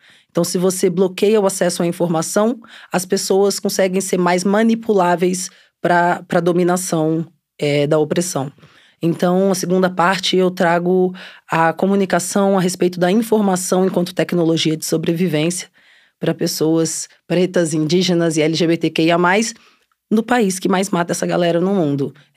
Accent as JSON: {"language": "Portuguese", "region": "Minas Gerais", "country": "Brazil", "tie": "born there", "said": "eu tenho 29 anos. E sou nascida em Minas Gerais, tenho coração sergipano."}